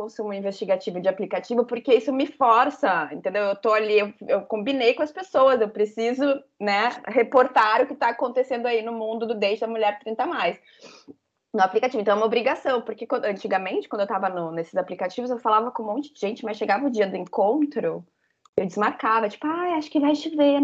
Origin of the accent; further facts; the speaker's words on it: Brazil; tudo bem que a gente é brasileira, a gente é caloroso